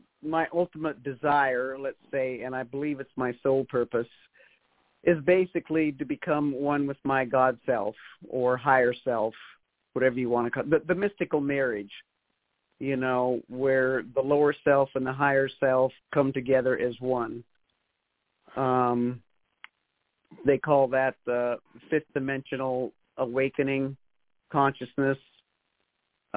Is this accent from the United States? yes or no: yes; Great Falls, Montana, United States; And so kind of just gravitated towards sports, which I pretty much excelled at growing up in Great Falls, Montana.